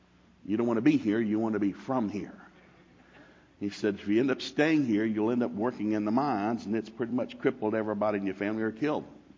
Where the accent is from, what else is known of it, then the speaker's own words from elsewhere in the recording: Ducktown, Tennessee, United States; when you grow up in the country, you know, where I was born in Ducktown, Tennessee